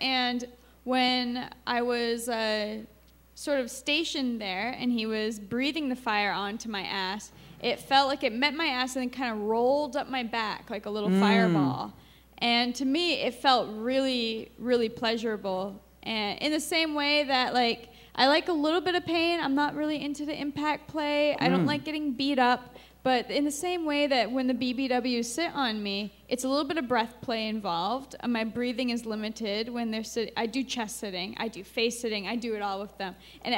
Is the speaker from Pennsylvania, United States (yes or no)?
no; Maine, United States; Well, I grew up in Maine, literally in a forest, about 2 miles removed from society.